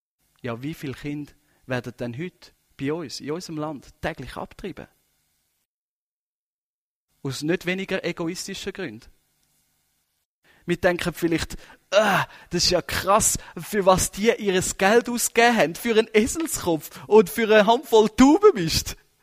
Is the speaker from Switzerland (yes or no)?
yes; Switzerland; born there; Aber wir sind genau da in der Schweiz hier geboren worden.